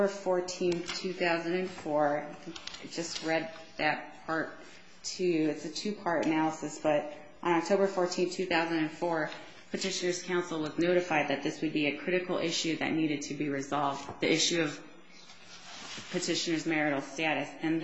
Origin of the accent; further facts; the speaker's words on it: Los Angeles, California, United States; I thought you were asking me where I'm originally from, and I grew up. I went to Arcadia High School, so.